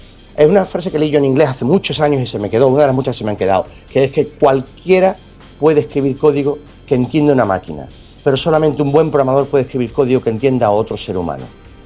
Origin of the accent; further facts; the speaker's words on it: Marbella, Andalusia, Spain; Peter Jirica estuvo aquí en Marbella, en mi pueblo, el verano pasado, con su esposa.